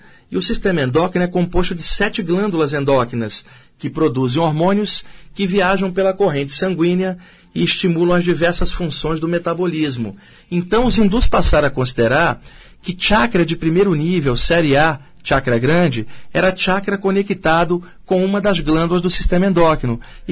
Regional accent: Rio de Janeiro, Brazil; accent: carioca; now in São Paulo, Brazil; principalmente com esse sotaque de carioca, eu estou aqui há 20 anos em São Paulo, mas ainda tem o sotaque carioca

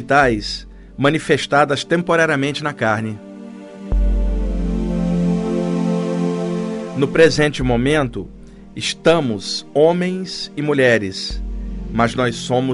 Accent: Rio de Janeiro, Brazil; now in São Paulo, Brazil; eu sou do Rio, e aí tem uma rinite aqui em São Paulo

